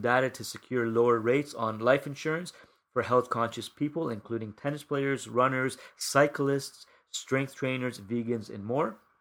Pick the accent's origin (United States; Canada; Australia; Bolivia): Canada; I live in Toronto, so I'm Canadian.